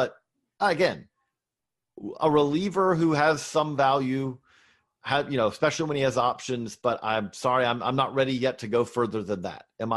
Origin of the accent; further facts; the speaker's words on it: Georgia, United States; I grew up in Middle Georgia.